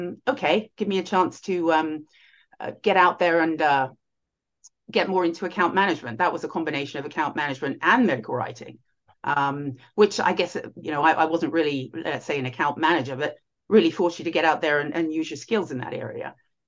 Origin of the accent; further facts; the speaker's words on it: United Kingdom; after university, I'm originally British.